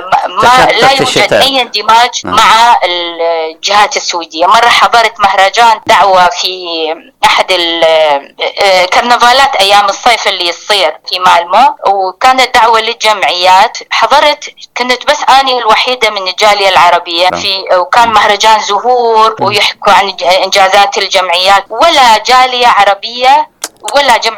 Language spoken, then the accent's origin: Arabic; Iraq; ولكن كوني عراقية